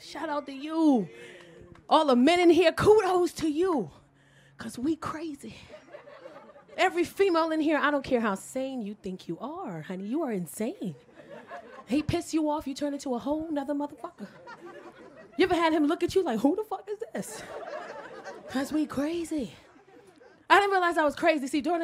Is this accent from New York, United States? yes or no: yes; New York, United States; now in Los Angeles, United States; I tried to get high once out here in L.A. I'm from New York.